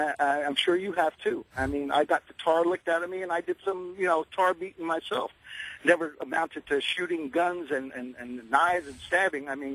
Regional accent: New York City, New York, United States; Listen, I'm from New York City, and I have a gun

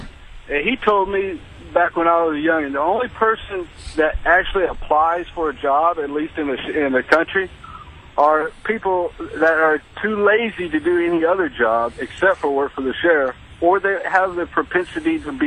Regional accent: Dallas, Texas, United States; born there; Well, I was born in Dallas

